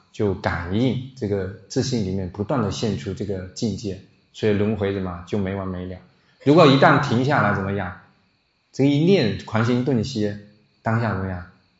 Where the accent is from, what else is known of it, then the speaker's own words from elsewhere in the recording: Guangdong, China; 因为我是潮汕人嘛